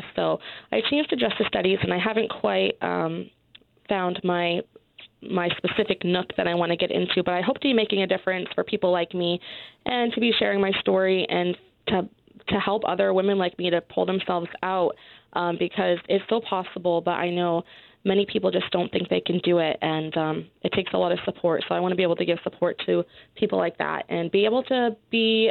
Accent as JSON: {"language": "English", "region": "Maine", "country": "United States", "tie": "born or raised there", "said": "So my story is pretty typical. I grew up in Maine, and my family had not previously gone past high school and education."}